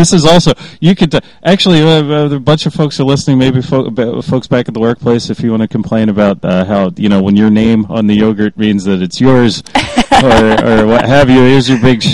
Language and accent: English; Philadelphia, Pennsylvania, United States; growing up in Philadelphia, as I did, and as a lot of the listeners did